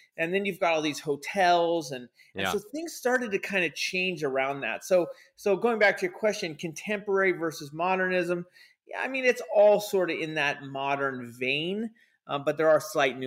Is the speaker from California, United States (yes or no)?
yes; California, United States; So it's really kind of difficult to say exactly where we're from, but I'm from California.